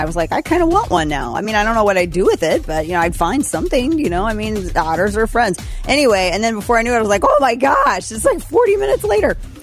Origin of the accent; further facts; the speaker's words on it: St. Louis, Missouri, United States; And I'm from St. Louis.